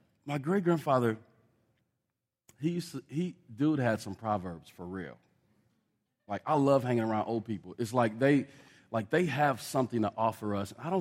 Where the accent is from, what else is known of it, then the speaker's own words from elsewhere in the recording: Omaha, Nebraska, United States; For those of you who don't know me, I was born and raised in North Omaha.